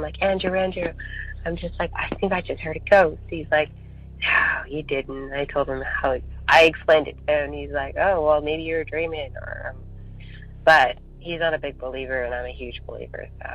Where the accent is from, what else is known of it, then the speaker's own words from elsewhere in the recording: Golden, British Columbia, Canada; I'm from Golden, BC, Canada, and I'm a huge fan.